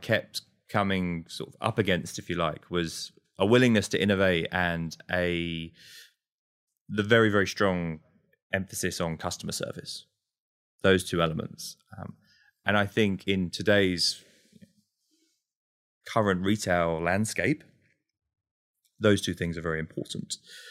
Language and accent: English; London, United Kingdom; I'm also British, right? You kind of heard that in the accent. I mentioned I grew up in London.